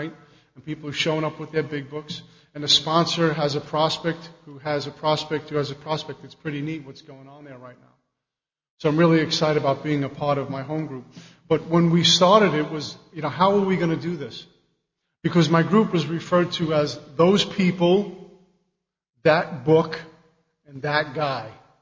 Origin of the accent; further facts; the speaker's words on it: Union, New Jersey, United States; I'm from Union, New Jersey.